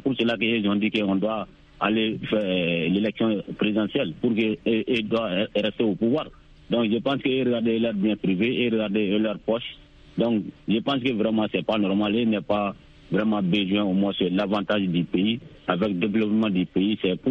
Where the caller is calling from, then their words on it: Soumitine, Mali; Quant à moi … depuis dans mon village natal à Soumitine.